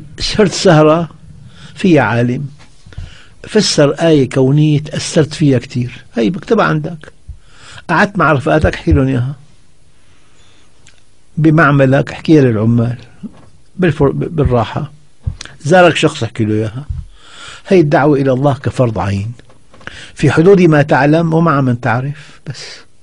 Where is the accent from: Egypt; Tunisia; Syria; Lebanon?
Syria; والله أنا أقول لك يعني أنا من الشام.